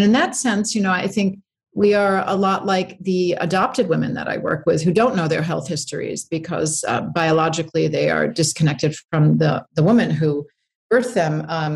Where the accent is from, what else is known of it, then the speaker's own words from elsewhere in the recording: New York, United States; now in Los Angeles, United States; I have two daughters and I was living in Los Angeles. I was born and raised in New York.